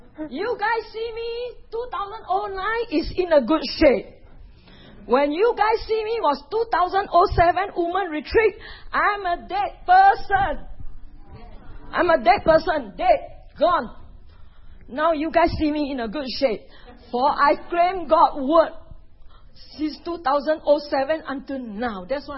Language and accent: English; California, United States; I come from Southern California